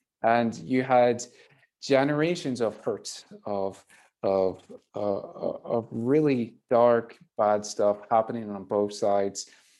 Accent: Ireland; now in California, United States; I'm an Irish native. I'm based here in California in Silicon Valley. I've been here for about 10 years or so, but I grew up in Ireland. I grew up in Ireland at a time where it's not exactly like it was today.

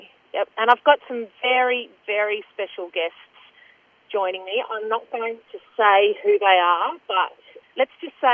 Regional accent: Hobart, Tasmania, Australia; now in Melbourne, Australia; I was originally from Hobart, but my parents both grew up on the northwest coast.

